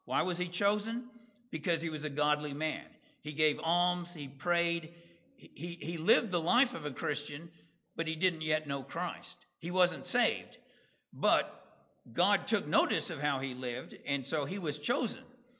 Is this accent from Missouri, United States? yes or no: no; Texas, United States; I grew up around it in Texas. I never raised any cattle.